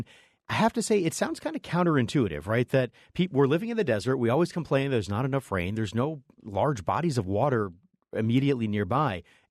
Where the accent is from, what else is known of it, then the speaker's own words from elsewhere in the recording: East Coast, United States; I grew up on the East Coast